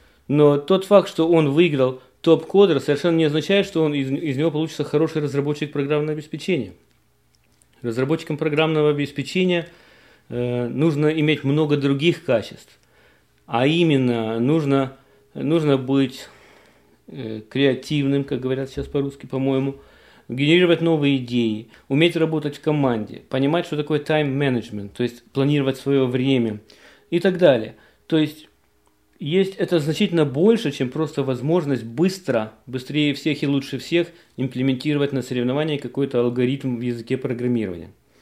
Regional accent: Ukraine; moved away; Я не был в Киеве, я вообще с Украины, не был в Киеве 16 лет.

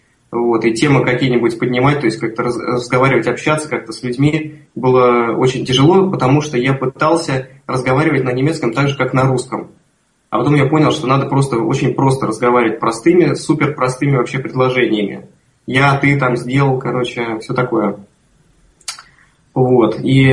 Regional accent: Moscow, Russia; Я из Москвы приехал.

